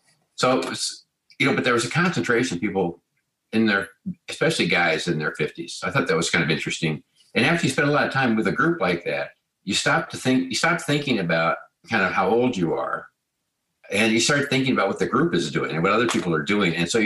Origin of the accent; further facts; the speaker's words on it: Colorado, United States; And I grew up in Colorado.